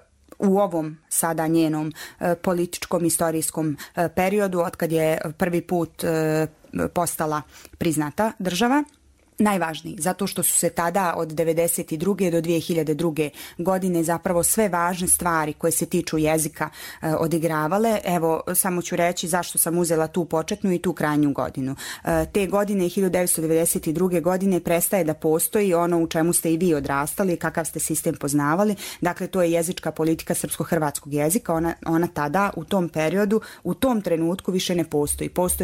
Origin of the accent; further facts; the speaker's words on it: Central Bosnia Canton, Bosnia & Herzegovina; porijeklom sam iz Srednje Bosne. Dakle, ja sam ta bila koja se premjestila iz jednog obrazovnog sistema u drugi obrazovni sistem. Ja sam ta koja je iz jednog akcenatskog sistema, iz jednog dijalekatskog